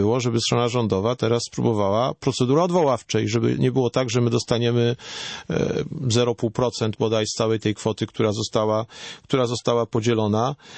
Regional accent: Lesser Poland, Poland; Też pozdrawiam, zwłaszcza, że jestem spod Krakowa

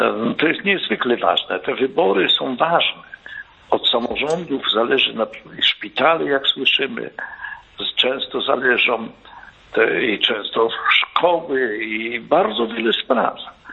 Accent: Lesser Poland, Poland; Nasze strony, tam spędzał człowiek dzieciństwo, tam ja osobiście się urodziłem w tych stronach i one mi są bardzo drogie.

